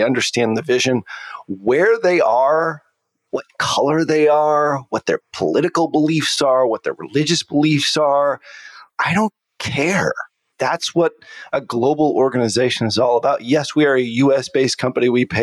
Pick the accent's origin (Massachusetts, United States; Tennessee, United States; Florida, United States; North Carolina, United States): Massachusetts, United States; Boston; Yeah, but I'm an Irish white guy from Boston. I don't have